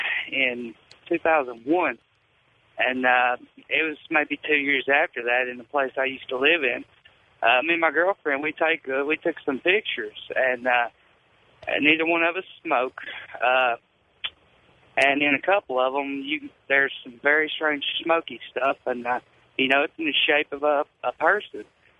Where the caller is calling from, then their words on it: Jackson, Mississippi, United States; I'm actually in Jackson, Mississippi, but I live in Sparta, North Carolina.